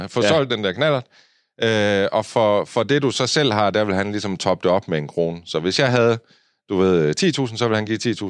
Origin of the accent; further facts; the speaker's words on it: Kolding, Region of Southern Denmark, Denmark; Og vi er jo så fra Kolding. Og den her bil står i Kolding.